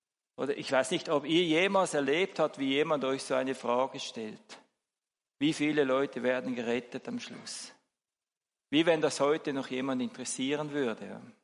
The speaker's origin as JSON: {"language": "German", "country": "Switzerland", "said": "es kommt ja gerade wieder ein Tram bei uns in der Schweiz, oder?"}